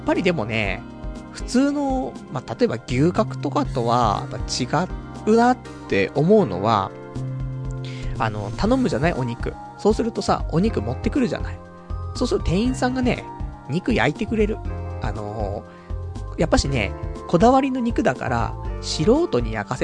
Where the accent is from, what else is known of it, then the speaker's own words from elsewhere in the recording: Koenji, Tokyo, Japan; あら、ね、俺の出身地かしらっていうね